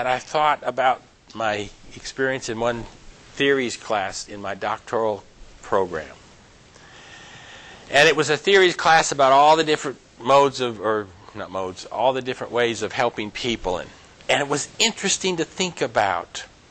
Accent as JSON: {"language": "English", "region": "New Jersey", "country": "United States", "tie": "born or raised there", "said": "I grew up in New Jersey, northwest New Jersey, Garden State Academy. It was an Adventist kind of little community"}